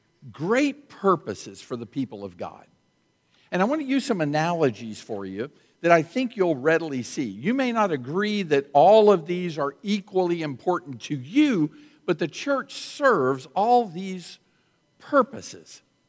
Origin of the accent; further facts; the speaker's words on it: Florida, United States; I grew up in Florida, and we used to have in Florida, when I first started driving, the most annoying automobile inspection stations any state ever created.